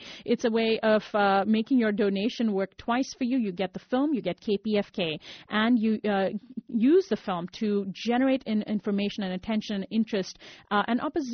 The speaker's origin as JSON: {"language": "English", "country": "India", "said": "I'm from India and I know what poverty looks like."}